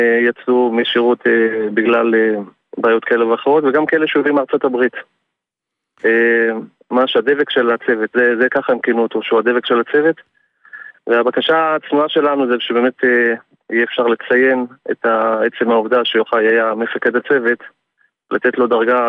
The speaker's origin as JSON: {"language": "Hebrew", "town": "Netanya", "region": "Central District", "country": "Israel", "said": "אנחנו מנתניה. משפחה מנתניה."}